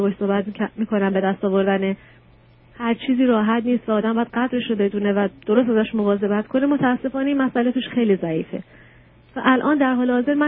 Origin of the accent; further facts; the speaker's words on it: Iran; now in Canada; 7 سالم هست که از ایران اومدم کانادا، دارم زندگی میکنم